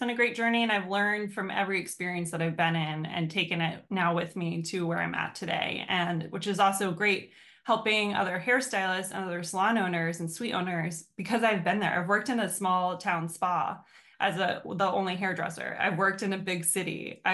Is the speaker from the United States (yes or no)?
yes; Leesburg, Virginia, United States; I'm from Virginia. I'm right on the other side of the river from you guys. I'm in Leesburg. It's about 45 minutes outside of DC.